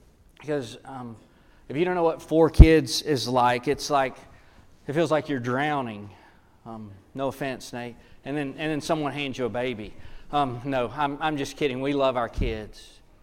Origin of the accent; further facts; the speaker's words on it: Texas, United States; I grew up in Southeast Texas, kind of the armpit of the state, and God delivered me to Central Texas when I was about 27 years old.